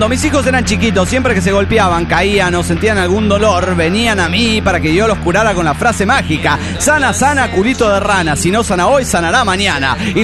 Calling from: Oaxaca, Mexico; Vengo desde Oaxaca Largo.

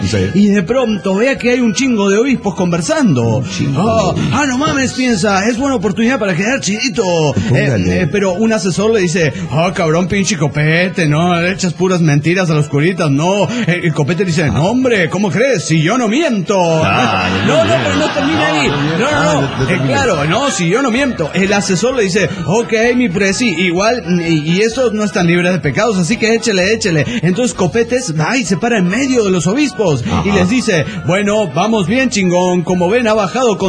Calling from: Puebla, Mexico; de Puebla, México.

